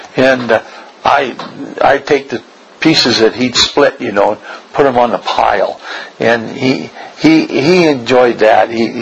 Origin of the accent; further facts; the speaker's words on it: Marlboro, United States; born there; when I was born, I was born in Marlboro, in that house, on the right hand side of the duplex.